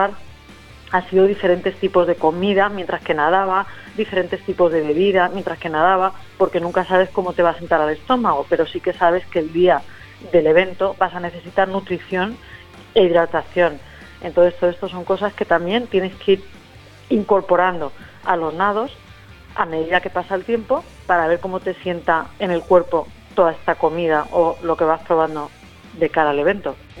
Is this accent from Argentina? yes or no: no; Spain; moved away as an adult; now in Australia; Yo soy española, llevo aquí en Australia 6 años